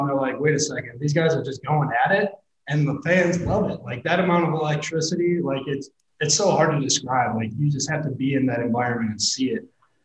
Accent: Chicago, Illinois, United States; I'm from Chicago, so the Blackhawks are huge there.

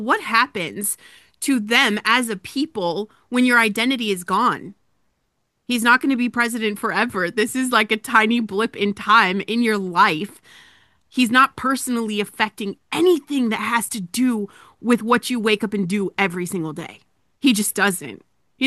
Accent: Colorado, United States; Common sense is gone in my home state. It's heartbreaking.

